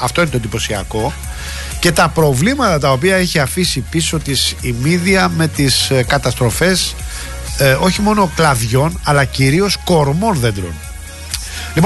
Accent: Rafina, Attica, Greece; 13 βαθμούς στη Ραφίνα, εκεί στη πατρίδα μου.

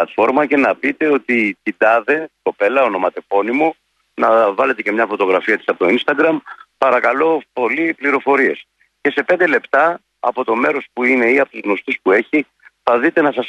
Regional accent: Athens, Attica, Greece; Και εγώ που είμαι από Αθήνα

